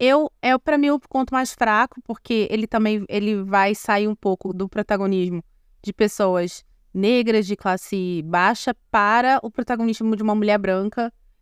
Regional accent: North Region, Brazil; que tem muito no norte do Brasil, de onde eu venho

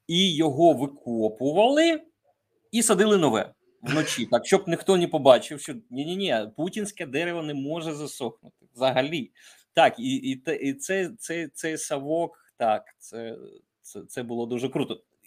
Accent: Zaporizhzhia, Zaporizhzhia Oblast, Ukraine; Я теж з Запоріжжя.

